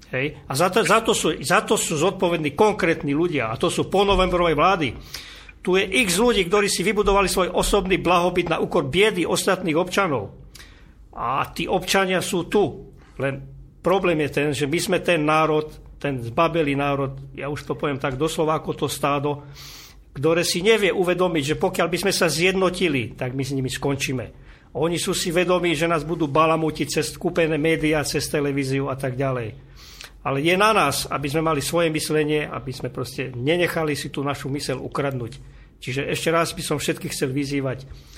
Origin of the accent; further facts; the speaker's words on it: Poprad, Prešov Region, Slovakia; dokonca vodu, priamo u nás v Poprade